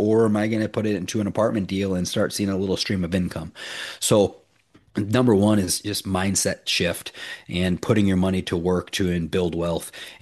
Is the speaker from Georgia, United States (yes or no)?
no; Minnesota, United States; One of the wealthiest guys I grew up around back in Minnesota told me when I was real young